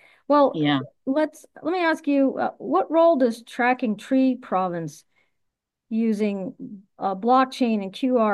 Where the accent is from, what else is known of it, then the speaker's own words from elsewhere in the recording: Pennsylvania, United States; because I was raised in Pennsylvania, and so that was enough rainfall and everything for that grass.